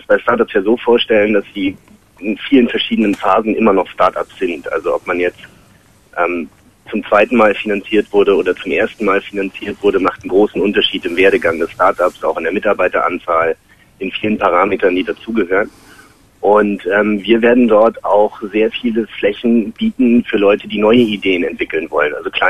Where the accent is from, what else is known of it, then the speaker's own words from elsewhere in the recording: Berlin, Germany; Ich bin Berliner persönlich.